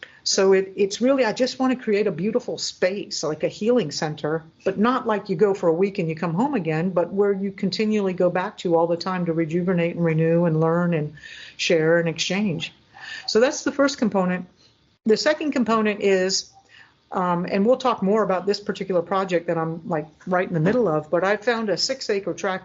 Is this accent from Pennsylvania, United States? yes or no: no; Florida, United States; I love the tropics. I grew up in South Florida, so heat and humidity and insects and all that, or I'm comfortable with hurricanes, right?